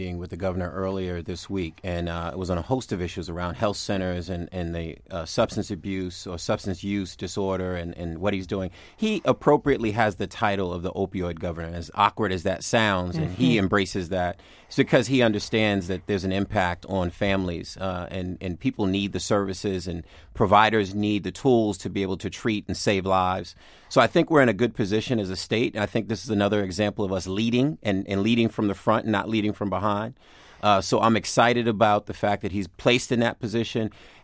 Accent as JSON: {"language": "English", "town": "Roxbury", "region": "Massachusetts", "country": "United States", "tie": "born or raised there", "said": "I grew up in Roxbury, right, in an age where people didn't have the tolerance for the crack addiction."}